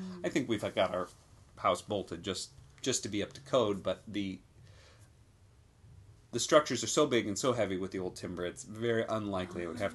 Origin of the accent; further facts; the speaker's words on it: Detroit, Michigan, United States; I grew up in Detroit